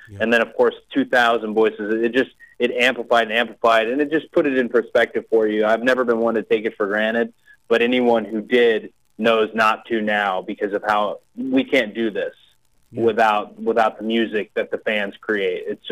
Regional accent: Charlotte, North Carolina, United States; born there; But people do forget I was born in Charlotte.

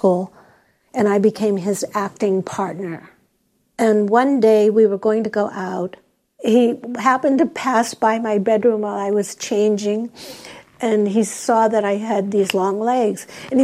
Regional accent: Pittsburgh, Pennsylvania, United States; born there; And when I tell them that I was born in Pittsburgh, they laugh.

